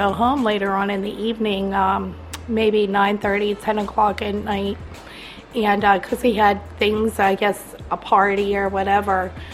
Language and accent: English; Connellsville, Pennsylvania, United States; I'm originally from Connorsville, Fayette County, PA.